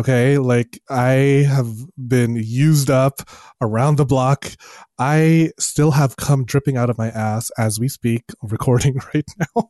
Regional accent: Philippines; I probably should just like tattoo the word "I am Filipino."

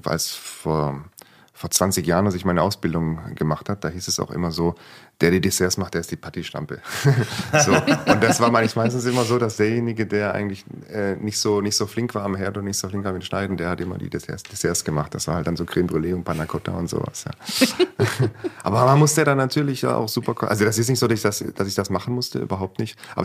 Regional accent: Baden-Württemberg, Germany; also born or lived in Wangen; Dann ging es in den Hegau in Süddeutschland, nicht weit vom Bodensee. Genau, und dort bin ich im kleinen Dörfchen aufgewachsen, in Weiterding, Hölzing, genau, ein kleines Dorf, damals 800 Einwohner, mittlerweile ja das Dorf bestimmt so ein bisschen mehr.

